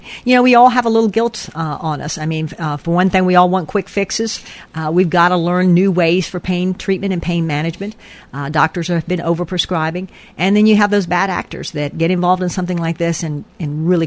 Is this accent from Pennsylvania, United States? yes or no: yes; Pennsylvania, United States; now in Tennessee, United States; Originally, I'm from a small little place, a rural community in Pennsylvania. So I know the pride of growing up in rural community. I actually came to Tennessee